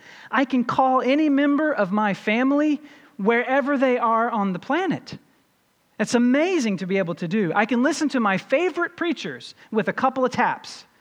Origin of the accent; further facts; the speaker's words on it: Louisville, Kentucky, United States; I grew up in Louisville, Kentucky. It sits right on the river